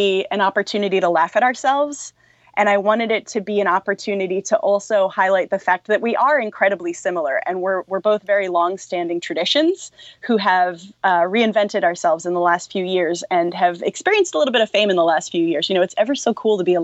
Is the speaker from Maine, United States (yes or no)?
yes; Maine, United States; We grew up together in Maine, and now I forget where she lives.